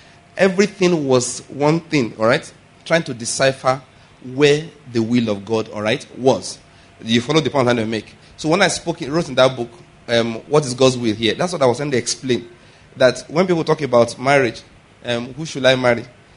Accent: Ondo, Nigeria; born there; also born or lived in Edo State / Taraba State / Lagos; I was born in Ondo State. Went to university in the Edo State, and then served in Taraba State.

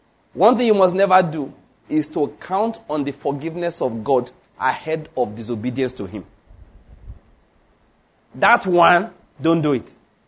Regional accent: Nigeria; I'm a Nigerian of today, and I'm a member of the Nigerian Customs Service.

